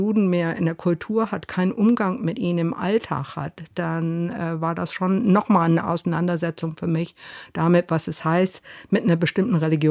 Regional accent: New York, United States; bin ich groß geworden in New York, in einem Umfeld, in dem jüdisch sein, evangelisch sein, protestantisch sein eher eine ethnische Beschreibung war als eine religiöse.

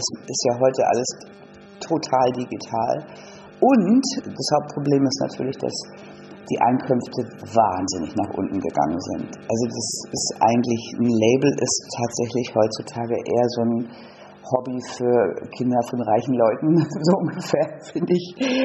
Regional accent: Berlin, Germany; Also ich komme ja aus Berlin.

